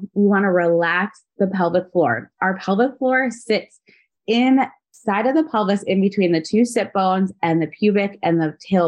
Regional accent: Wisconsin, United States; because we're from Wisconsin, so there's like a ton of bars here.

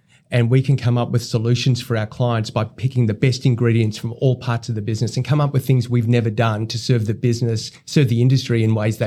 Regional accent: Australia; But being an Australian, back in 97, I was working for Village

